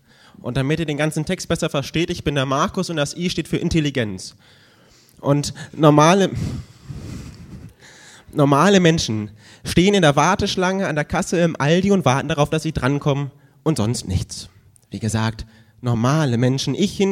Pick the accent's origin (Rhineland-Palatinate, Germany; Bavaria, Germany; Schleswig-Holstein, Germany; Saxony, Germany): Bavaria, Germany; Erlangen; Ich komme auch aus Erlangen